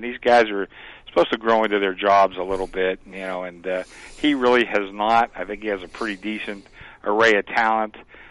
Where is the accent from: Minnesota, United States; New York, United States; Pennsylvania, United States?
Pennsylvania, United States; Pittsburgh; I grew up in Pittsburgh.